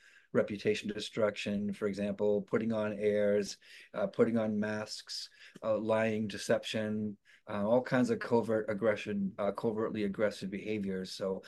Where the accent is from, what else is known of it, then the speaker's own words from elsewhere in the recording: United States; And I think part of it is because cake fork, I'm American.